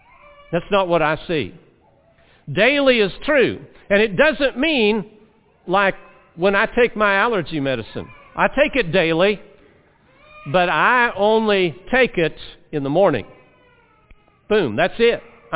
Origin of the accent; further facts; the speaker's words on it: United States; And I do have an earthly citizenship. I am an American citizen.